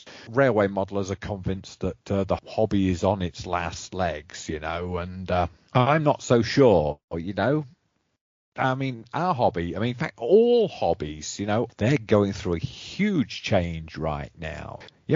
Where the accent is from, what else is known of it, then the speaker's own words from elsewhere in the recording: England, United Kingdom; and I'm English, and I'm being affected by this